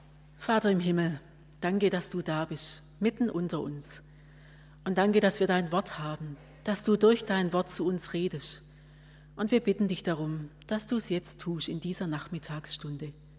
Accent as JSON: {"language": "German", "town": "Deufringen", "region": "Baden-Württemberg", "country": "Germany", "tie": "born there", "lives_now": "Aidlingen, Germany", "said": "Also gebürtig aus Däufringen, aber schon viele Jahre hier in Aidlingen in der Schwesternschaft."}